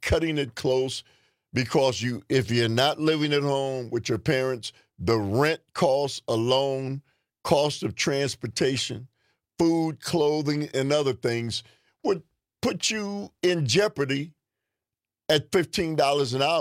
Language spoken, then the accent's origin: English; United States; as an American citizen, I'm outraged at that.